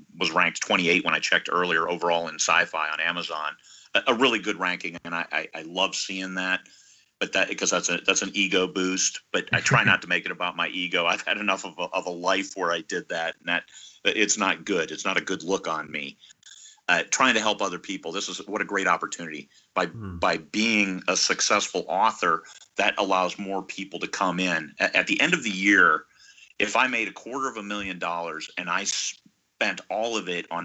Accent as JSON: {"language": "English", "region": "Iowa", "country": "United States", "tie": "born or raised there", "said": "And we lived I was born and raised in Iowa. We were a little ways away from other friends of mine"}